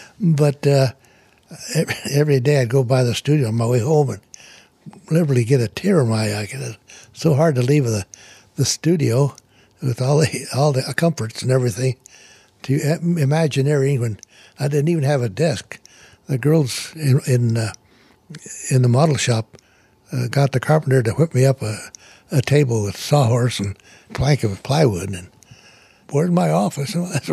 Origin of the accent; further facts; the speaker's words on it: Walsenburg, Colorado, United States; moved away as an adult; now in California, United States; I grew up in Colorado, small mining town, Walsenburg. And when I graduated high school, I decided to come out to California.